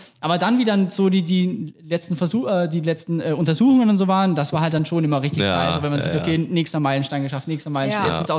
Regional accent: Vienna, Austria; accent: Viennese; Also das ist eigentlich wirklich mein Dialekt. Das ist nur ein überspitzter Wiener Dialekt.

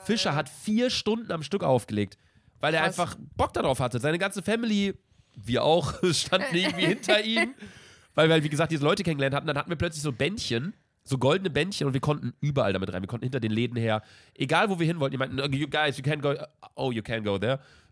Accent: England, United Kingdom; ja, ich bin Engländer.

